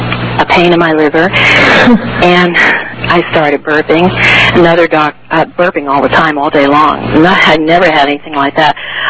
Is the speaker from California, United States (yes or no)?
yes; California, United States; I'm originally from California.